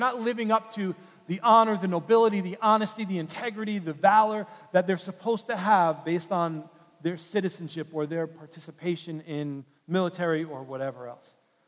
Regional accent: New York City, New York, United States; I grew up in New York City.

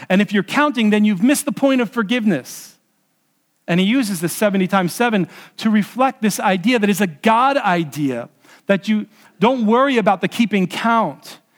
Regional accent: New York City, New York, United States; and even more, I'm from New York City, and even more, I'm Swedish, and so we're anal about time.

